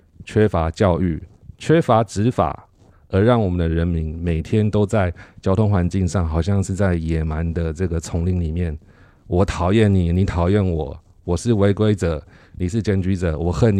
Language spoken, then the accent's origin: Chinese; Taiwan; 我相信这件事情已经不是我们台湾人自己的事情了